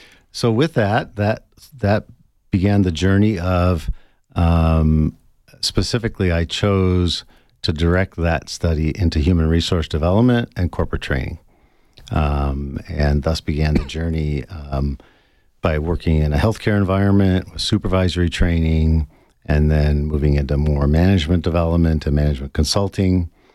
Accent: Cleveland, Ohio, United States; And then an opportunity opened up to go back to my hometown, Cleveland, and work at Case Western Reserve University in their executive education department.

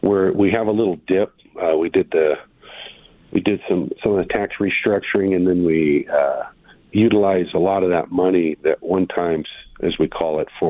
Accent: Sierra Vista, Arizona, United States; So, you know, I'm from Sierra Vista.

